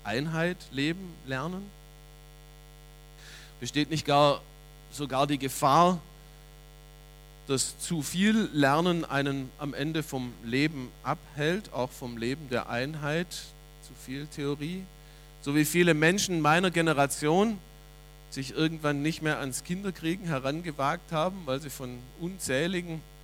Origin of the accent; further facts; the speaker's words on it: Steinheim am Albuch, Baden-Württemberg, Germany; bin aufgewachsen auf der Schwäbischen Alb, Ostalb, Steinheim am Albuch. Da ist zu Hause, da wohnen meine Schwiegereltern, meine eigenen Eltern, da habe ich meine Frau kennengelernt.